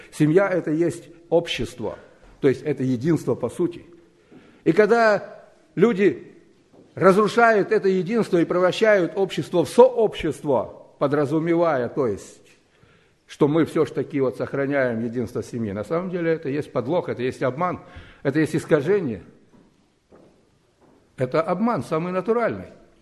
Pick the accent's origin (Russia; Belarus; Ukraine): Ukraine; я сам с Украины, иногда езжу туда в гости.